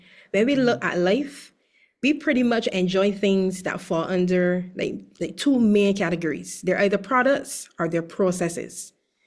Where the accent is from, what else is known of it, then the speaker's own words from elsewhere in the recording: Barbados; Well, I would have mentioned in the beginning that I'm from Barbados